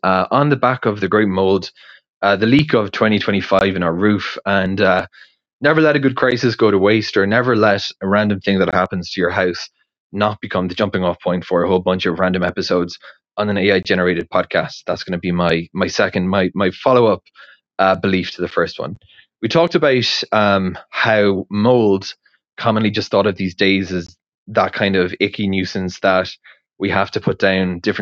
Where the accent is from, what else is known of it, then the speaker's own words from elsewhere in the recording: Ireland; as I mentioned, growing up in Ireland